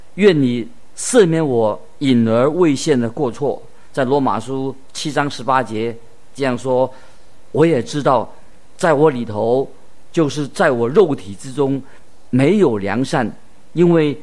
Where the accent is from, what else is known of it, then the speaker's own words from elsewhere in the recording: China; 我们就是我们中国人所说的知人知面不知心啊